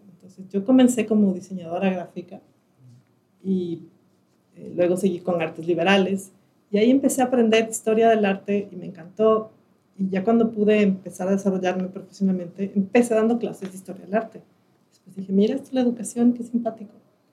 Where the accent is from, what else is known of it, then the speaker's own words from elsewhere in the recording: Ecuador; now in Mexico; porque yo no soy de acá.